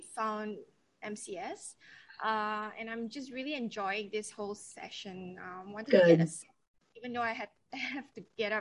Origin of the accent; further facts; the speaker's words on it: Malaysia; I'm actually from Malaysia. It's Tuesday morning here.